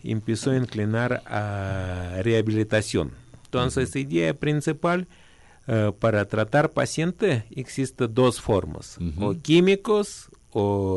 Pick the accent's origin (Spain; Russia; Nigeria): Russia; Spanish is a second language; moved away as an adult; now in Ecuador; Yo nací en Rusia y mi papá ecuatoriano y mi mamá rusa. Entonces yo pasó un tiempo, 27 años en Rusia.